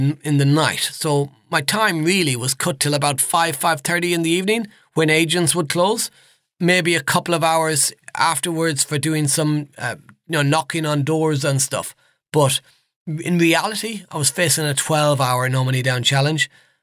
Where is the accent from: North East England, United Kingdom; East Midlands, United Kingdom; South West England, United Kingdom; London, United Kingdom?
East Midlands, United Kingdom; Now, I'm from the Midlands, so up around Nottinghamshire.